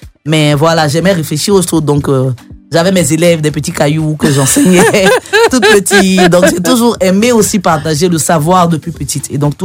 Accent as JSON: {"language": "French", "town": "Bingerville", "region": "Abidjan", "country": "Côte d’Ivoire", "tie": "born or raised there", "said": "J'ai été éduquée, j'ai grandi à Bingerville."}